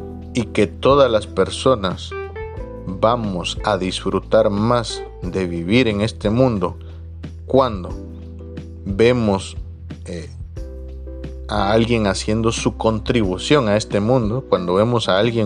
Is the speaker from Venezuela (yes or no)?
no; Guatemala; Recuerdo que en mi país hubo un acuerdo que se firmó entre el ministro de Educación y Guatemala